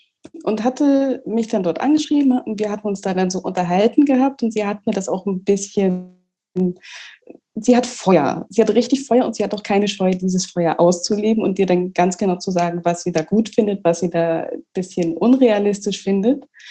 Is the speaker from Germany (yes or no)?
yes; Mecklenburg-Vorpommern, Germany; ich komme gebürtig, ich komme von der Ostseeküste, ich habe, meine Wahlheimat ist Rostock, ich komme eigentlich aus Bad